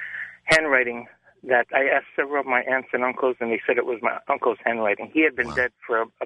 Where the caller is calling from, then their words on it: Los Angeles, California, United States; I'm calling from Los Angeles.